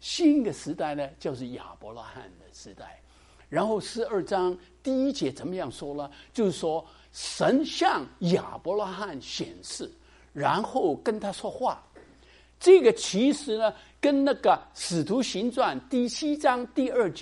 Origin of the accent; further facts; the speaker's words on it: China; 我们中国人是文化在哪里开始啊？黄河，对不对啊？